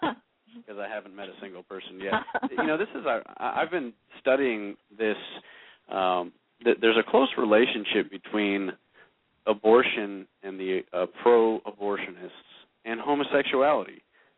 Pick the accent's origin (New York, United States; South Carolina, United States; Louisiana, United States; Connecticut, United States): New York, United States; and you know, I'm from New York, and so it's personally very disheartening for me.